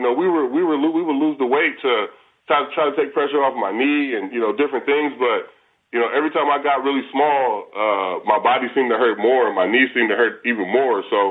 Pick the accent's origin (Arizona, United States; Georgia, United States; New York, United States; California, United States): California, United States; Vallejo; It was definitely just my calling, but growing up in Vallejo, that's the sport we played.